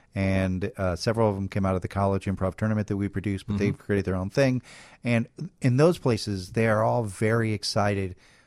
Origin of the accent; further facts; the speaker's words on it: Oak Park, Illinois, United States; Well, I grew up in Oak Park, and so Chicago is like my hometown.